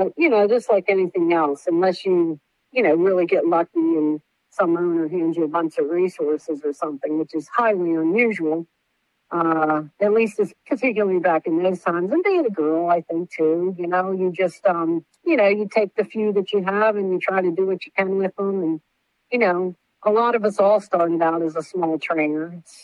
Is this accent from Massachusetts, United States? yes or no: no; Maryland, United States; Well, I grew up in Maryland, and I grew up on a farm, not really raising horses per se.